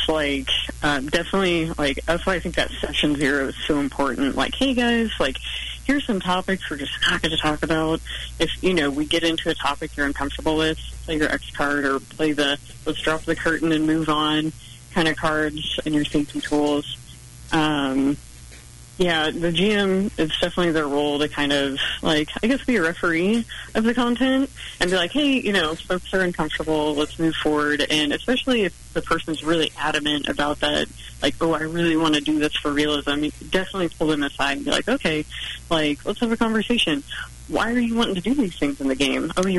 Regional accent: Kansas City, United States; Like, I grew up in Kansas City area. I used to go to Pulp Fiction Comics and Games, owned by Adam Dawson.

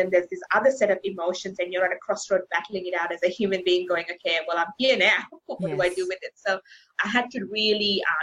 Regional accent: Sri Lanka; Christian schooling back in Sri Lanka, because I'm originally from Sri Lanka

